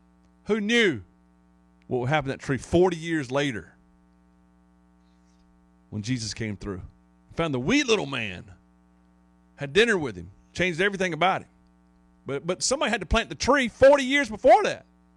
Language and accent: English; Irmo, South Carolina, United States; Irmo was in my hometown was in the Little League World Series a couple of years ago.